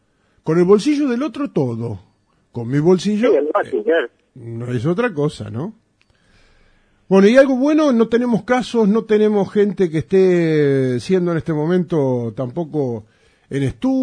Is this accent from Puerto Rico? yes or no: no; Argentina; porque somos contradictorios los argentinos